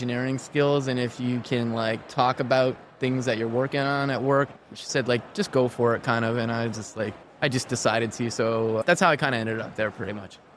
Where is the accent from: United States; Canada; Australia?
Canada; Jason was making fun of me for being Canadian